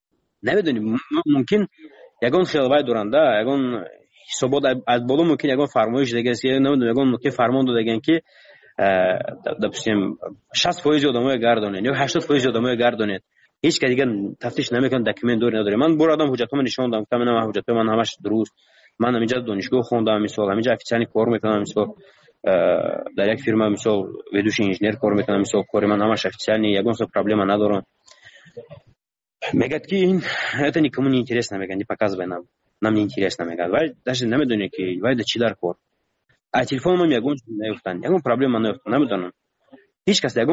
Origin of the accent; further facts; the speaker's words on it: Tajikistan; من گفتم من تاجیکم گفتم از تاجیکستان